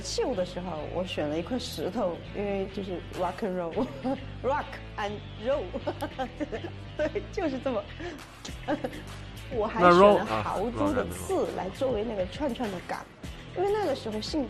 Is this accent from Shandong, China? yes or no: no; Chongqing, China; 因为我是在重庆长大的，然后从初中开始摇滚乐就进入了我的生活。